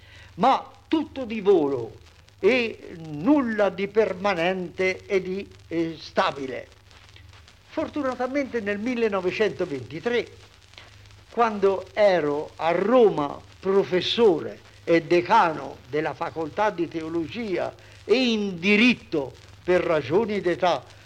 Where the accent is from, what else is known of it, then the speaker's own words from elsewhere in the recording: Poschiavo, Graubünden, Switzerland; Accettai, felice di poter fare qualche cosa spiritualmente anche per il mio paese nativo. Accettai e parroco di Poschiavo rimasi per 7 anni